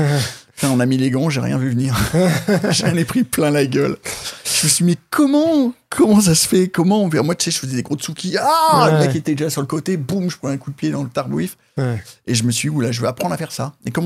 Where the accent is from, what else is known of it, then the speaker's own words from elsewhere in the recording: Massy, Île-de-France, France; En banlieue parisienne.